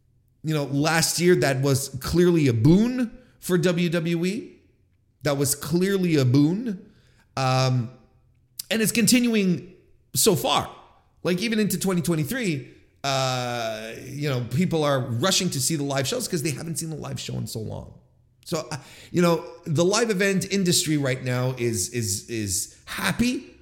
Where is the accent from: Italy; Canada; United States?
Canada; Don't blame me, I'm Canadian.